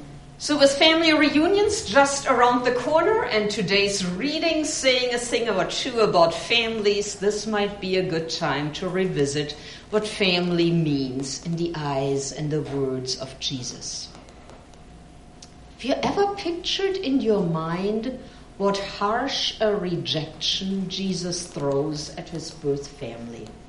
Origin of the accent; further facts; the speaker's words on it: Germany; moved away; So I grew up in Germany, and summer didn't start until the beginning or middle of August. That's when school holiday started. So when I came to this country and I learned that in June, everybody was off school